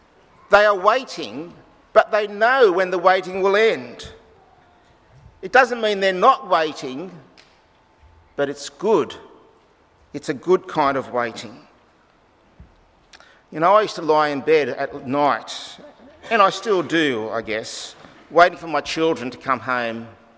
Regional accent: Australia; I felt this enormous sense of pride in being an Australian.

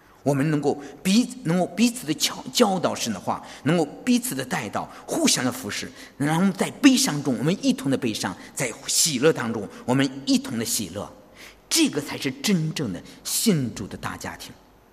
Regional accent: China; 为什么我们从中国来啊？

